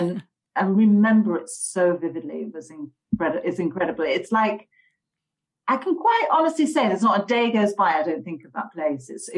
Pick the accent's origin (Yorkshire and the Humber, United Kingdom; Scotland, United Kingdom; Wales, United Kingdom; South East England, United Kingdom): Yorkshire and the Humber, United Kingdom; Halifax; So I'm from the countryside in Yorkshire. Okay. It's a small town called Halifax.